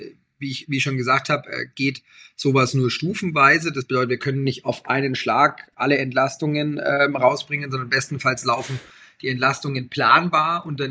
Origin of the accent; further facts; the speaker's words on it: Herzogenaurach, Bavaria, Germany; Man sieht es hier in Erlangen, in meiner Heimatstadt Herzogenaurach